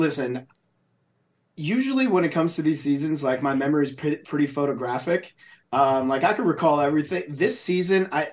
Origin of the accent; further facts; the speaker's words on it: New Jersey, United States; growing up in New Jersey, like there's, you know, it's tough, right?